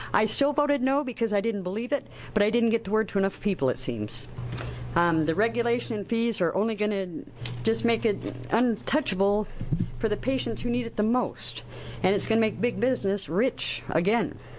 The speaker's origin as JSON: {"language": "English", "town": "Albany", "region": "Oregon", "country": "United States", "said": "from Albany, Oregon."}